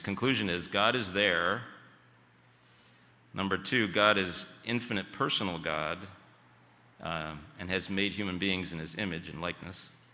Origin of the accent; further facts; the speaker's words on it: Red Hook, New York, United States; I was brought up in St. John's Reformed Church in Red Hook, New York.